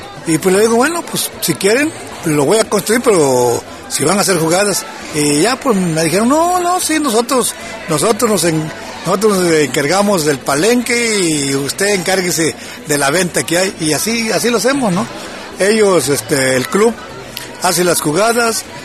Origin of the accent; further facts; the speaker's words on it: Tuxpan, Mexico; yo me regreso a mi tierra a trabajar, y me vine para acá, y aquí estamos, ¿no? Trabajando. Sabemos, ¿verdad?, que francamente a esta región de Tuxpan es una región gallera